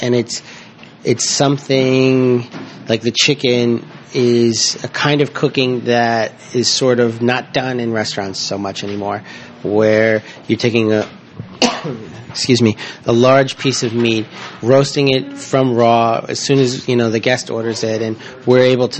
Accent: New Jersey, United States; I am a Jersey boy. I grew up eating very simply and all of that.

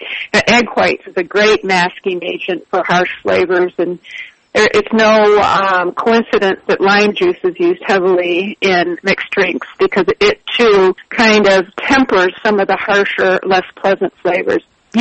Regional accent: Bolivia; When I tell people I was from Bolivia

